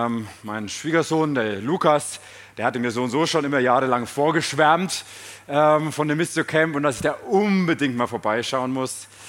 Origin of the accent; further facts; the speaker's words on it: Schweinfurt, Bavaria, Germany; aber ich bin in Schweinfurt aufgewachsen, also nicht weit weg von hier.